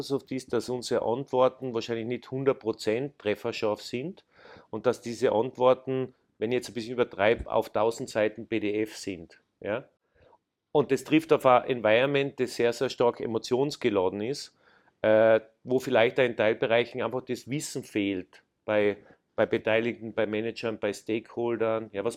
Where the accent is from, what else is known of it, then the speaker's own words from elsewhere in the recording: Austria; ich kann ja als Österreicher ein bisschen provokanter sein als meine Vorgängerin, die ja keine gebürtige Österreicher waren. Ich bin ja da aufgewachsen und ich bin ja Teil, verstehe mich als Teil vom Land.